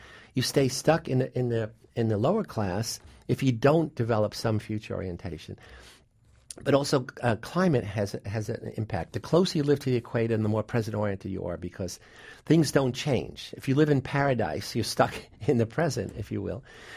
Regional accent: New York City, New York, United States; The other personal influence is I grew up in the South Bronx from a family of Sicilian origin.

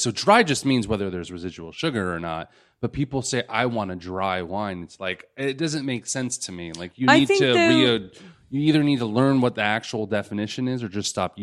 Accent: Los Angeles, California, United States; born there; I was born in Los Angeles. Where I was born determined certain things about me.

